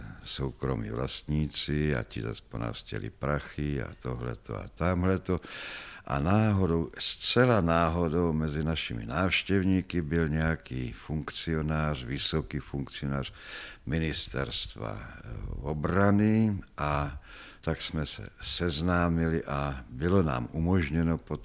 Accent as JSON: {"language": "Czech", "town": "Brno", "region": "South Moravian Region", "country": "Czechia", "lives_now": "Prague, Czech Republic", "said": "Ono to v podstatě začíná už ve 62. roce, kdy jsem přišel z Brna do Prahy."}